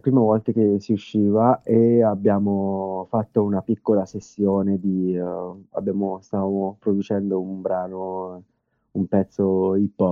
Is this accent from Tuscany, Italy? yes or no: no; Umbria, Italy; also born or lived in Naples; now in Montreal, Canada; Io sono nato a Napoli e cresciuto in Umbria, vicino al lago Trasimeno